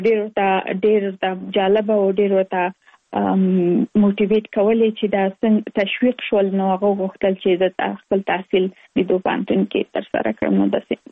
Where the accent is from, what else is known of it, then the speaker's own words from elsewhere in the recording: Afghanistan; moved away as an adult; now in United States; کله چې زه په افغانستان کې یم پس له نمرالې زده کوم ما لپاره ډیر سخت و چې په هنتون تل تولاړه سم او هلته درس وایم